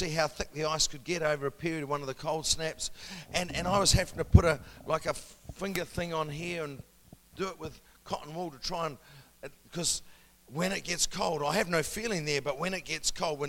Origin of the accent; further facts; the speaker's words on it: New Zealand; I grew up in New Zealand